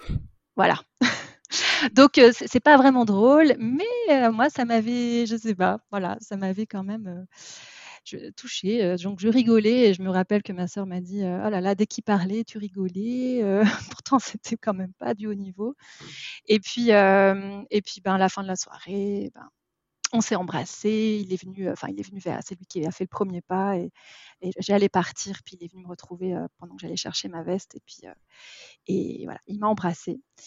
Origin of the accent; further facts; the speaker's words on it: Paris, Île-de-France, France; moi j'ai grandi à Paris, bon, j'ai fait ma scolarité standard à Paris